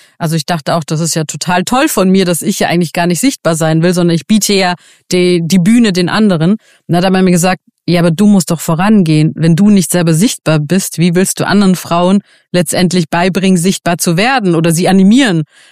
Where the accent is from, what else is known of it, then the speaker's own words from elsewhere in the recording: Iran; Und jetzt komme ich ja auch aus dem Iran, also Frauenrechte nicht existent.